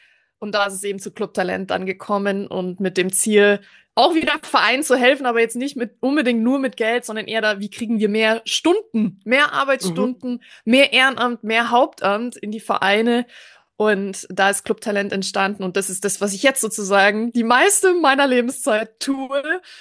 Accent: Ingolstadt, Bavaria, Germany; Ich komme ursprünglich aus Ingolstadt und da hat auch meine Vereinskarriere als 13-Jährige gestartet.

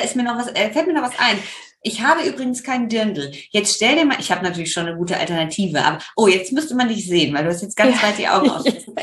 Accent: Rhineland, Germany; ich komme ja aus dem Rheinland

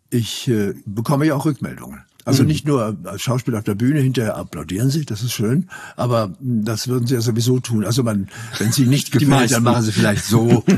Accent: Germany; first language German; Nun bin ich Deutscher und meine Muttersprache ist Deutsch.

